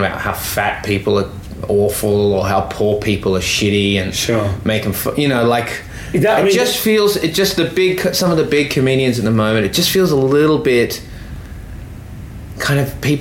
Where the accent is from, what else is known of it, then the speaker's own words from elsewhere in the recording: Australia; accent: Australian; if I'm properly Australian, I've got a flat accent, but they still know I'm an Australian.